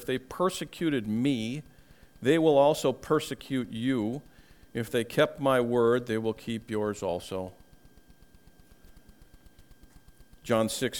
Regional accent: Minnesota, United States; moved away; You know, I come from Minnesota, and our greetings are, you know, pretty quick. At least mine were always. You know, when I moved to the South

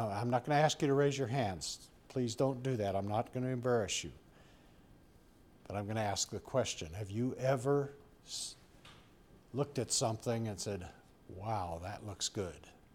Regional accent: Washington, United States; I grew up in Washington State, and apples are plenteous and they always look good.

